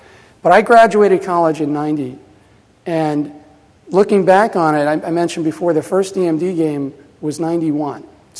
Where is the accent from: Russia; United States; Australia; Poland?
United States; New Jersey; Growing up in New Jersey, we had a lot of video games. I grew up in the 70s and early 80s, and video games were everywhere.